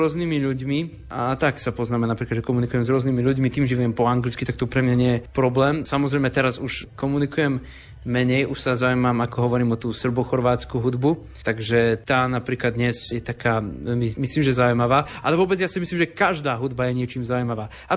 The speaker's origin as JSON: {"language": "Slovak", "region": "eastern Slovakia", "country": "Slovakia", "said": "pochádzam z východného Slovenska, tak je jasné, že rusínčina nášmu dialektu je veľmi blízky jazyk."}